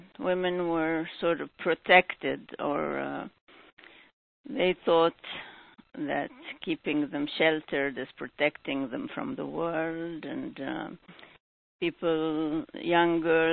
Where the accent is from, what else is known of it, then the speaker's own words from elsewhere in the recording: Egypt; now in United States; I wanted to write about growing up in Egypt